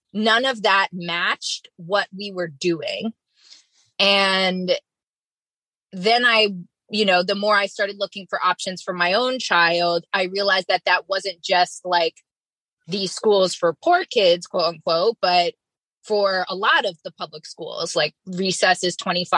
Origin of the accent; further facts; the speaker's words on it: United States; born there; now in Brooklyn, United States; I live in Brooklyn, New York. I was born in the United States.